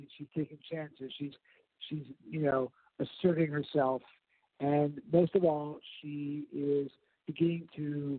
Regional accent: New York City, New York, United States; I'm a New Yorker, first and foremost, and I love shooting in New York.

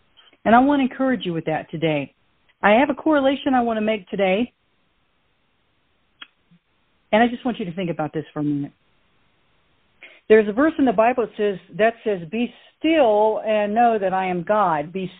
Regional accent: Roanoke, Virginia, United States; I can remember when I was a really little girl growing up in Roanoke, Virginia.

